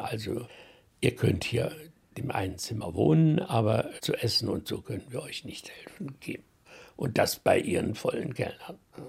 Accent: Wrocław, Lower Silesian Voivodeship, Poland; born there; geboren in Breslau am 14. Juni 1935. Ich bin Theologe

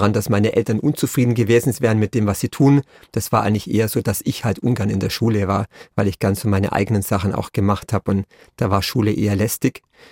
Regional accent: Thalkirchdorf, Bavaria, Germany; also born or lived in Immenstadt; Thalkirchdorf heißt das Dorf und das ist wirklich am Rande der Berge.

